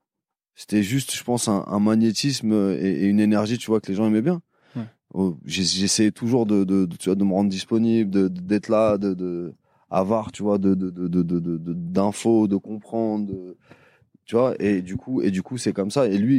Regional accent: Paris, Île-de-France, France; je suis de Paris

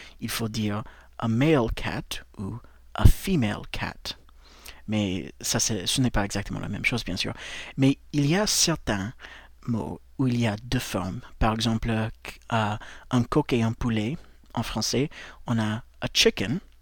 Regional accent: United States; French is a second language; je suis américain, et j'ai fait ce podcast pour vous aider à progresser en anglais

